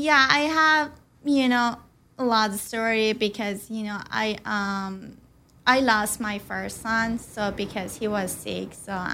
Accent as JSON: {"language": "English", "town": "Tehran", "region": "Tehran Province", "country": "Iran", "tie": "born or raised there", "second_language": "English", "said": "Yeah, I was born and grew in a post-revolutionary in Iran. So, yeah, so my early experience as a young woman in Iran"}